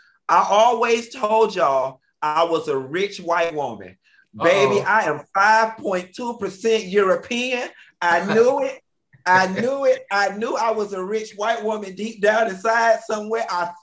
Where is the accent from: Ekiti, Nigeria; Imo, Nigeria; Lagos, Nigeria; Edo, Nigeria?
Imo, Nigeria; I'm from the Imo region of Nigeria. I'm 13% Guyanian, Liberian, and Sierra Leonean, and 6% Senegambian and Guinean